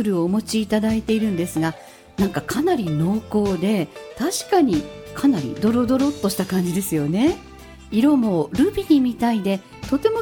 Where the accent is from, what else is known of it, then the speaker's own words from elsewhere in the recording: Futtsu, Chiba, Japan; 私は富津市の出身ですので子供の頃から知ってました。